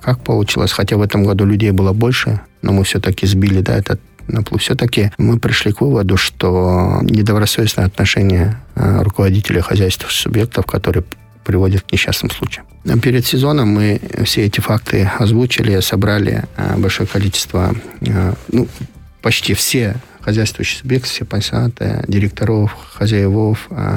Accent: Issyk-Kul Region, Kyrgyzstan; И я просто родом из Иссык-Куля, я сам живу и вырос на Иссык-Куле

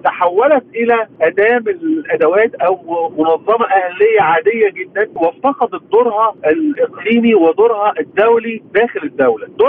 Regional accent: Egypt; احنا عندنا في مصر في 2018 تم تغليظ العقوبة على خطف الأطفال بالتحديد

